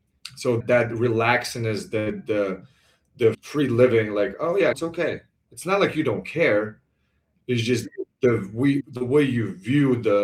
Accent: Lithuania; English is a second language; I played in Spain, I played in Lithuania, I grew up in Lithuania.

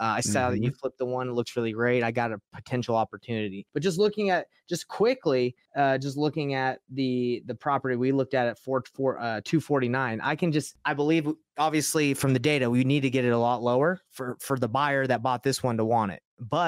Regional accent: East Cobb, Georgia, United States; I grew up in East Cobb in Georgia

